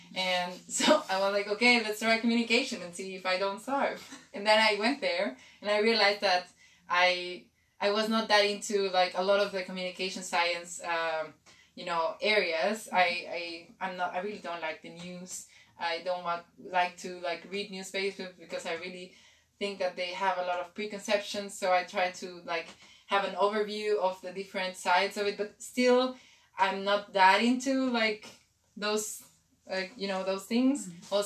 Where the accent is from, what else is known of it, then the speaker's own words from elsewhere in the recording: Mexico; English is a second language; I'm from Mexico. I am 27 years old. And I just arrived for doing the master program last semester.